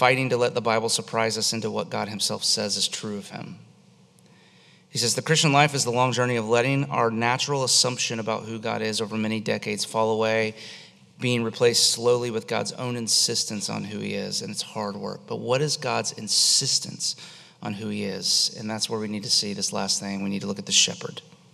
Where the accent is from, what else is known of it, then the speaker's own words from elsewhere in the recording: Florida, United States; I grew up on Lake Eloise, you know, and you know, if you're in the water at Lake Eloise, you can maybe see to your knees, but it's pretty murky and gross.